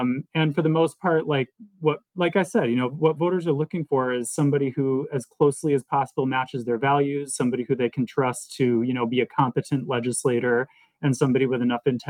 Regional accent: Eau Claire, Wisconsin, United States; I was born and raised here in Eau Claire, and that's where I live.

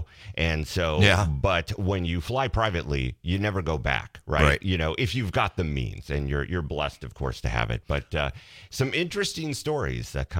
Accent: Green Bay, Wisconsin, United States; the great thing about living and growing up in Green Bay

